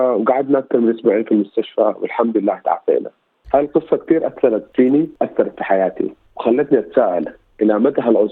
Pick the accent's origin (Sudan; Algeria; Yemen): Sudan; also born or lived in Ankara, Turkey; أولا أنا شخص سوداني، كنت عايش في أنقرة في تركيا.